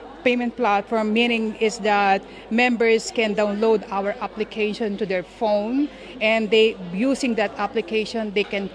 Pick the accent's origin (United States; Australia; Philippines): Philippines; now in Thailand; I'm from the Philippines. Kind of complicated. I am from the Philippines, but living in Thailand for 21 years.